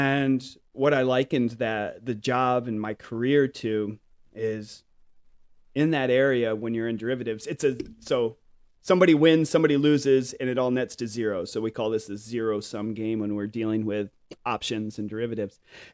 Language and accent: English; Grand Rapids, Michigan, United States; I'm a boy from Grand Rapids, Michigan. So that's where I was born and raised, up in Grand Rapids. That is the west side of Michigan.